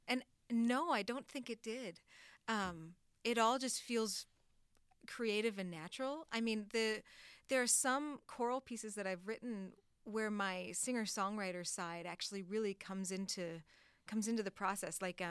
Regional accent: North Dakota, United States; I'm from North Dakota originally, and you know, North Dakota, there aren't really any composers.

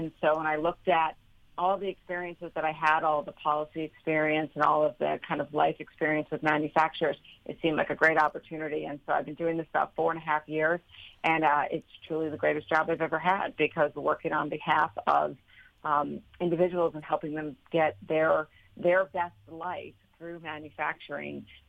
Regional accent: Long Island, New York, United States; And so I grew up in on Long Island in New York, which had been a really big aerospace hub when I was a kid.

